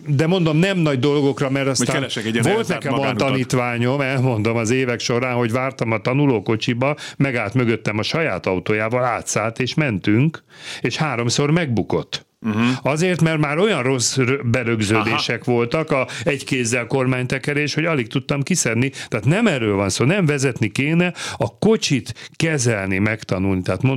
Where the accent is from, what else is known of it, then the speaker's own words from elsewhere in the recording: Budapest, Hungary; egyszem gyerekként nevelkedtem Budafokon, mondom, a bicikli volt a mindenem